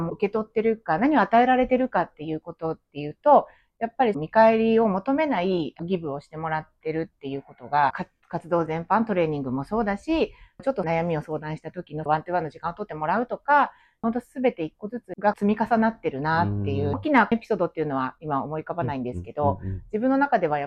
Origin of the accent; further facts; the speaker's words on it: Gunma, Japan; moved away as an adult; 私は群馬県出身で、36歳まで群馬にいたんですけれども